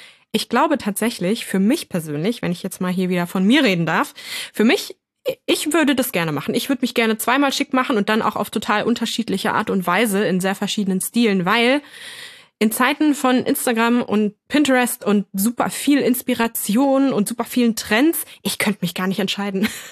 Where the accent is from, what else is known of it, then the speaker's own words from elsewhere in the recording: Lower Saxony, Germany; now in Eastern Germany; Ich fände es aber auch echt schön, dass wir hier in Ostdeutschland mal wieder eine richtig schöne Portion Schnee hatten. Nichts im Vergleich zu meiner Heimat übrigens. Ich bin ja aus Niedersachsen und da gab es richtig schön kniehoch.